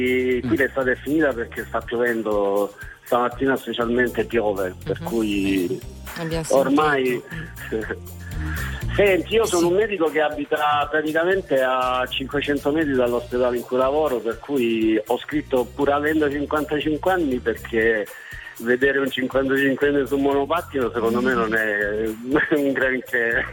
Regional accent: Lecce, Apulia, Italy; Io sono di Lecce, dalla bella Lecce, Salento.

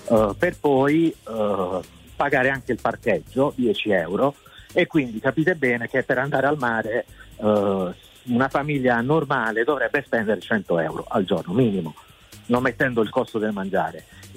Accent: Polignano a Mare, Apulia, Italy; noi che siamo di Polignano

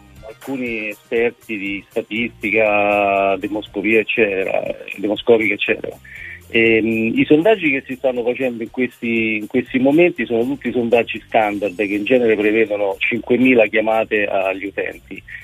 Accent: Rome, Lazio, Italy; essendo romano conosco molti esponenti politici di tanti altri partiti

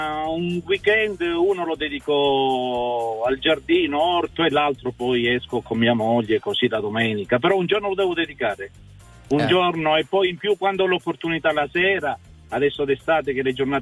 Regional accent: Cosenza, Calabria, Italy; Sono di Cosenza, però frequento molto il Parco Nazionale della Sila, quindi zone bellissime, incontaminate.

